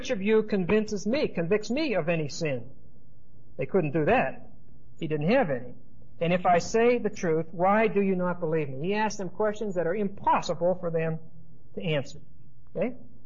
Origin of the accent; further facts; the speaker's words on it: United States; born there; Of course I'm a Christian. I'm white and I was born in the United States.